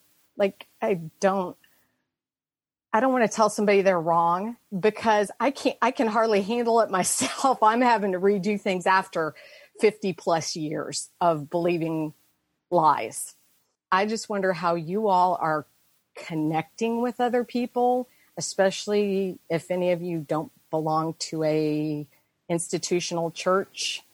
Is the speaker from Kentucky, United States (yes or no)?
yes; Kentucky, United States; I'm from Kentucky.